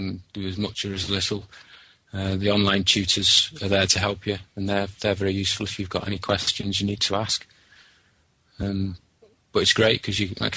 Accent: Chester, North West England, United Kingdom; I'm from Chester. I'm taking the plumbing course.

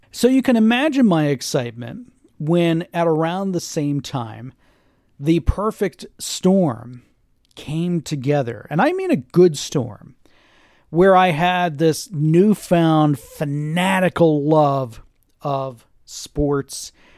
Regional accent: Tampa, Florida, United States; And again, growing up in the Tampa area was very influential for me

